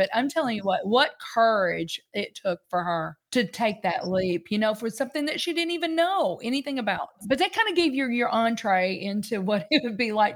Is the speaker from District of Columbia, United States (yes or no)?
no; Paducah, Kentucky, United States; Because I always tell people I'm from Paducah. I'm like, it's very small, about 45,000 people